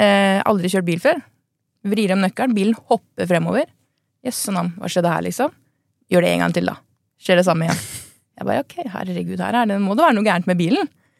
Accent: Porsgrunn, Telemark, Norway; Og så inspirerte det meg til å kanskje starte noe eget hjemme I Porsgrunn, en liten bilutstilling der.

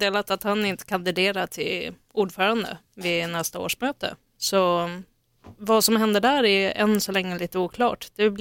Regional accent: Norrland, Sweden; Okej, jag är från Norrland, så allt söder om.

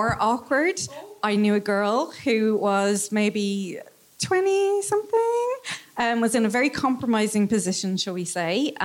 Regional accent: Ireland; But there's one caveat to swinging that we as Irish people especially have to consider, that we're all too small. We all know each other.

